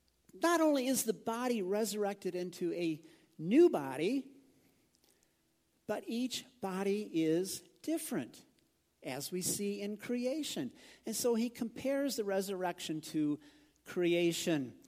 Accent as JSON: {"language": "English", "region": "Midwest", "country": "United States", "tie": "born or raised there", "said": "But I grew up back in the Midwest, and there were billions upon billions upon billions of snowflakes."}